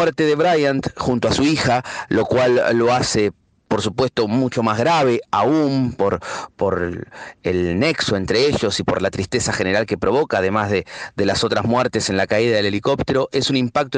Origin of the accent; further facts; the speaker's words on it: Argentina; Y para los argentinos, en particular, yo soy de Argentina